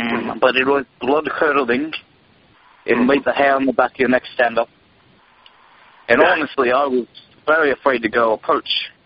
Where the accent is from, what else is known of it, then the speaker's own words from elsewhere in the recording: Bradford, Yorkshire and the Humber, United Kingdom; I'm from Bradford, England, and I'm having a great time in the States.